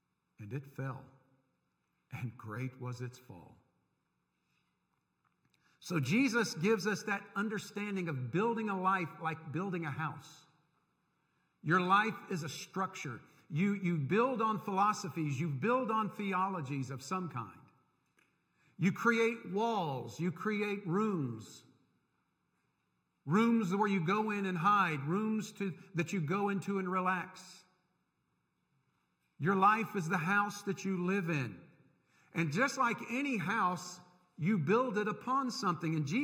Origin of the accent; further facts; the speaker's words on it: Tampa, Florida, United States; I grew up in Tampa, Florida. Where I grew up, there was no rich soil.